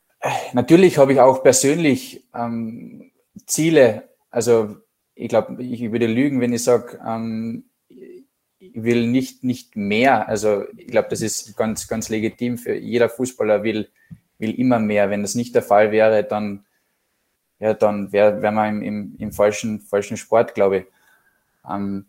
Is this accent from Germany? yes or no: no; Klagenfurt, Carinthia, Austria; Ja, ich fühle mich, wie gesagt, pudelwohl in Klagenfurt. Ich komme aus Klagenfurt.